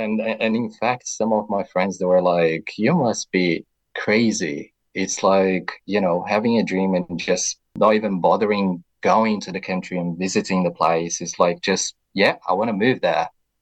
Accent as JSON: {"language": "English", "country": "Brazil", "tie": "born or raised there", "also_born_or_lived": "London", "moved": "yes", "said": "Yeah, so I was born and bred in Brazil. And some people, they do say that I don't sound fully Brazilian, but I think that's because I've moved to London."}